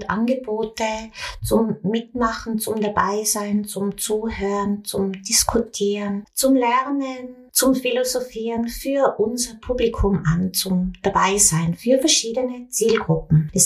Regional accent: Innsbruck, Tyrol, Austria; Und mein Vater war Österreicher. Wir sind hier in Österreich, in Innsbruck, aufgewachsen. Aber wir waren natürlich auch ganz oft in Belgien bei meiner Großmutter.

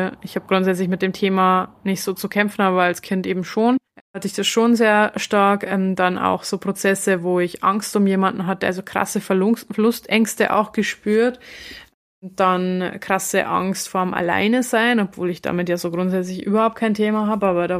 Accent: Passau, Bavaria, Germany; in Passau, wo ich herkomme, ursprünglich

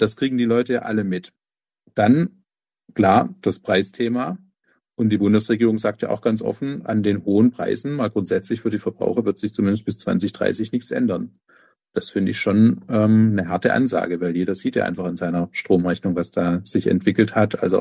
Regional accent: Ludwigsburg, Baden-Württemberg, Germany; nicht in meine Heimatstadt Ludwigsburg zu investieren

